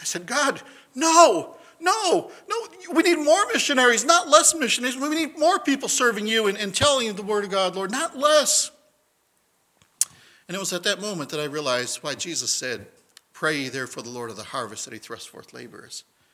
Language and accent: English; Brazil; When I was growing up in Brazil, I was the fifth of seven children.